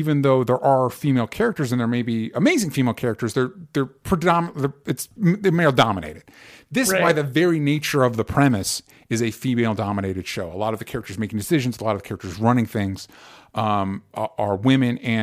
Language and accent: English; the South, United States; growing up in the South, militias were predominantly a dude thing